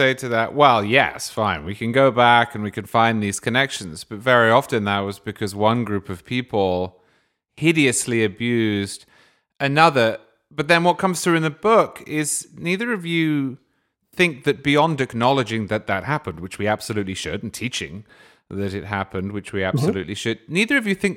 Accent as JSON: {"language": "English", "region": "England", "country": "United Kingdom", "tie": "born or raised there", "said": "I mean, I grew up in England. My grandfathers had to go and fight Nazi Germany."}